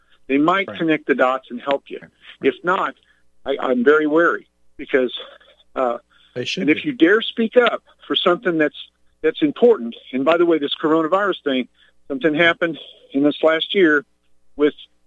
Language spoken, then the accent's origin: English; Midwest, United States; And I come from Midwest and family owned mom and pop restaurant business.